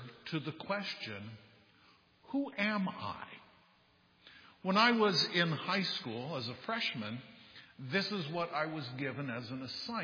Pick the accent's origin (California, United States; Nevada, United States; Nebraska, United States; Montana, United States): California, United States; Downey; born there; I was born in Downey, California, January 27th, 1960.